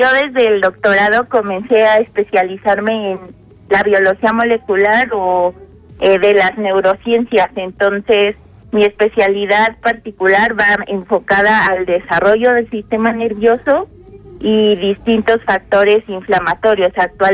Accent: Mexico City, Mexico; yo soy de Ciudad de México

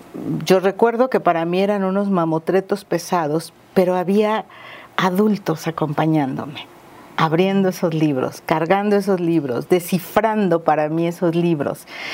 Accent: Mexico City, Mexico; now in Morelos, Mexico; Soy de la Ciudad de México, pero llegué aquí.

